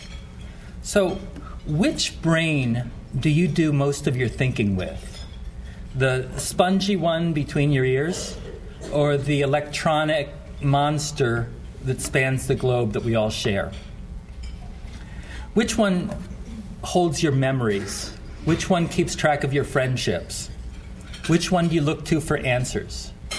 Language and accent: English; Philadelphia, Pennsylvania, United States; now in Pittsburgh, United States; I'm from Philadelphia, and I raised my family in Pittsburgh, and I have two sons here.